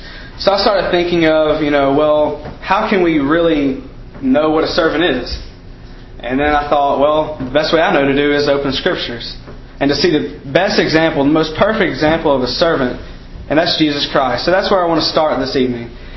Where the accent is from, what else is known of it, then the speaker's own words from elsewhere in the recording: Birmingham, Alabama, United States; Originally, I'm from the Birmingham area, where I went to Oak Mountain. And that's where I was born and raised, pretty much in that area.